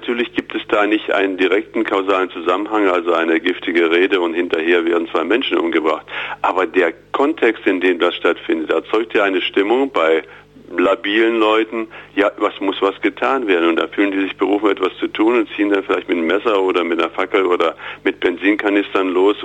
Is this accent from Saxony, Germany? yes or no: no; Thuringia, Germany; Also für mich war es einfach als Thüringer, jemand, der lange in Thüringen lebt und auch hier engagiert ist